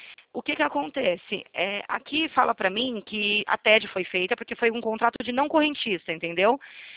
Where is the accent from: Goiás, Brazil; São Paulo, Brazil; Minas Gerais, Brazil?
São Paulo, Brazil; eu sou de São Paulo.